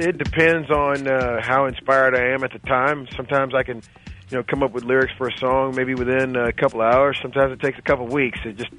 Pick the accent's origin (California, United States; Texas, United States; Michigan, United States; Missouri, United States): Texas, United States; Dallas; Well, I'm understanding that people in my hometown of Dallas and also in Fort Worth really like what I do.